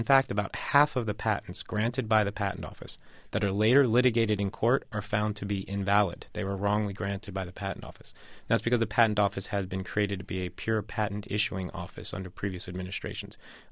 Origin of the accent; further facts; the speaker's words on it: the South, United States; now in New York City, United States; especially here in New York City. I'm from the South, and I just don't believe in big government